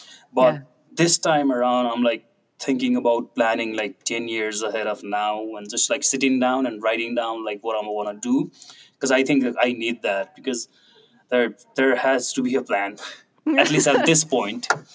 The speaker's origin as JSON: {"language": "English", "town": "Kathmandu", "region": "Bagmati", "country": "Nepal", "tie": "born or raised there", "said": "I did grow up in the capital city, which is Kathmandu."}